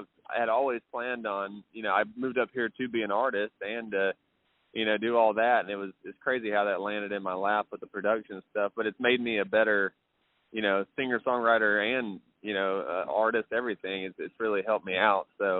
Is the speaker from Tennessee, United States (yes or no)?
yes; Ardmore, Tennessee, United States; You know, for me, I grew up in Ardmore, Tennessee, which, if you know anything about, which is right on the Alabama-Tennessee line.